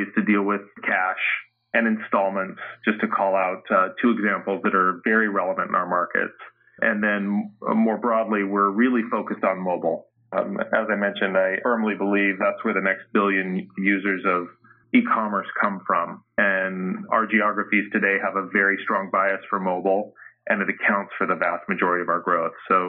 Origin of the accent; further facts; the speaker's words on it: United States; and I'm an American, so, you know, doing business in the developing world was new for me as well.